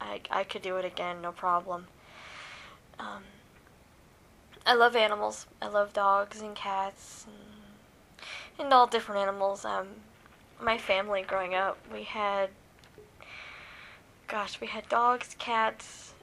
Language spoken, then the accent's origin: English; East Coast, United States; now in Missouri, United States; I grew up mostly on the East Coast. Well, I did grow up on the East Coast. I had never lived in a different time zone until I moved here to Missouri.